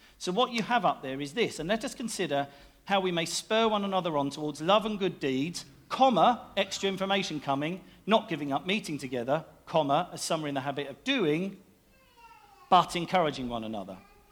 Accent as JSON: {"language": "English", "country": "United Kingdom", "said": "we don't cry out, we're British, we pray"}